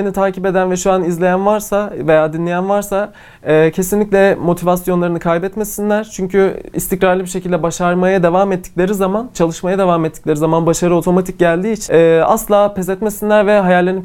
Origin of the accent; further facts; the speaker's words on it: Büyükada, Istanbul, Turkey; Büyükada, İstanbul.